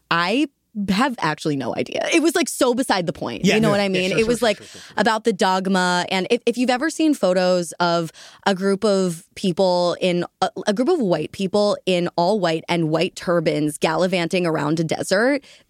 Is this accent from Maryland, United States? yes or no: yes; Baltimore, Maryland, United States; I grew up in Baltimore, where he does research at Hopkins